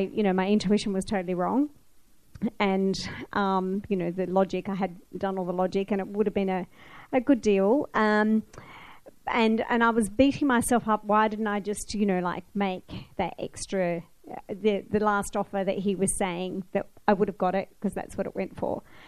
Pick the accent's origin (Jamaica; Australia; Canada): Australia; New South Wales; Hi, everyone. I'm from New South Wales, so I'm a ring-in tonight.